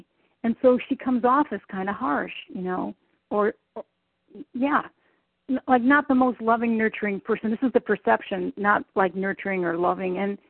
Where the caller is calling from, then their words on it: Midwest, United States; Oh, well, I am calling you from the Midwest, Sherry.